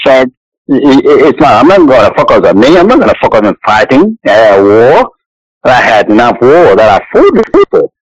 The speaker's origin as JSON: {"language": "English", "country": "Australia", "said": "because I'm also Australian."}